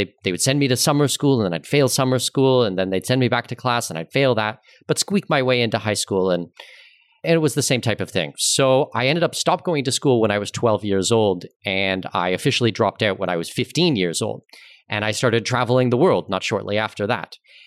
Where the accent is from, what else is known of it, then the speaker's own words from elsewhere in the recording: Ontario, Canada; So I'm born and raised in Southwestern Ontario.